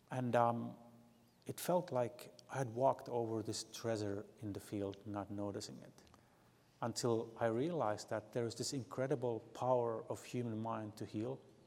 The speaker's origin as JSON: {"language": "English", "country": "Finland", "second_language": "English", "said": "Something that we have been starting in Finland, so I'm coming from Finland, is a movement of reconciliation."}